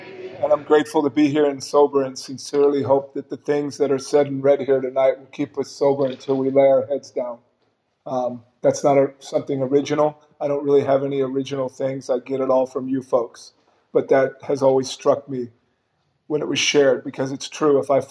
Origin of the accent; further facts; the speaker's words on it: San Jose, California, United States; You know, in the neighborhood, I grew up in I was born in San Jose